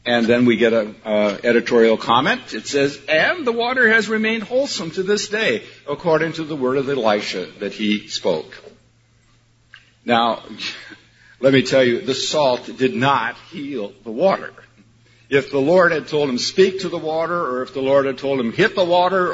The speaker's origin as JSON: {"language": "English", "region": "Minnesota", "country": "United States", "tie": "born or raised there", "said": "where I grew up in Minnesota, they tended to throw it on the roads in the wintertime, and it didn't help."}